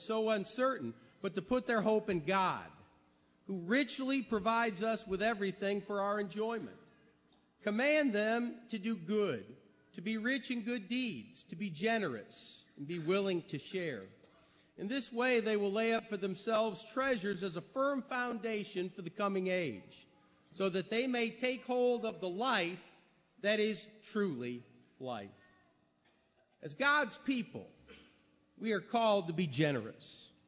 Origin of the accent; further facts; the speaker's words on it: Millport, Alabama, United States; Brother Gus Nichols was our preacher when I was just a child in Millport, Alabama.